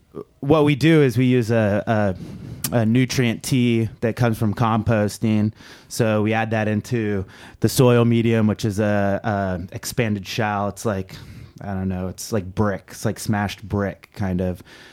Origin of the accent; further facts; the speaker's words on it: California, United States; You know, I'm from California. We know what goes on in hydroponics.